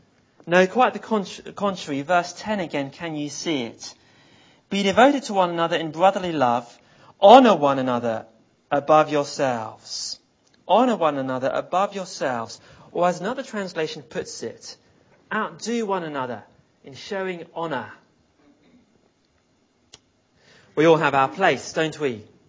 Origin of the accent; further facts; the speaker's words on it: London, United Kingdom; The church I grew up in London